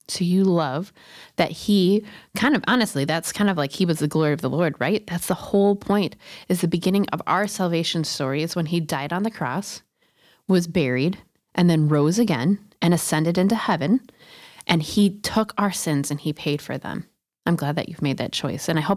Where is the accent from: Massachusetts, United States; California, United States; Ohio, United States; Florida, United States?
California, United States; I grew up in California, so I don't love the snow